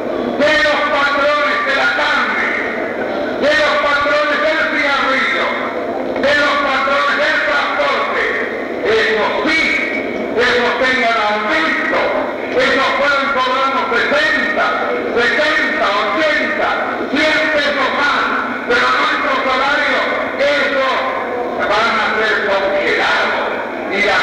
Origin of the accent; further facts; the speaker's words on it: Argentina; como obreros, como compañeros, como argentinos